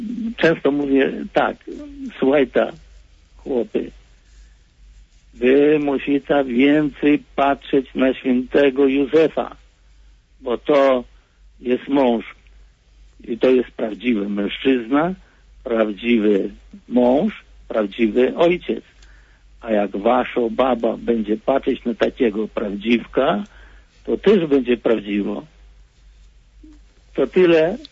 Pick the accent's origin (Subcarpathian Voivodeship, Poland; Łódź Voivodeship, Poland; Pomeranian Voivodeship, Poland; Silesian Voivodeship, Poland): Silesian Voivodeship, Poland; to byłem jedynym Ślązakiem